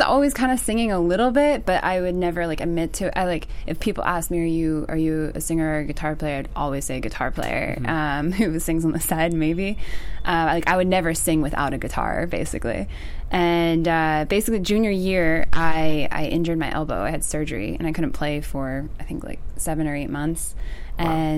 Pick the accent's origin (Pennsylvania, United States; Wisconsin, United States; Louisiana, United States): Pennsylvania, United States; Harrisburg; I grew up and born and raised in Pennsylvania, Harrisburg.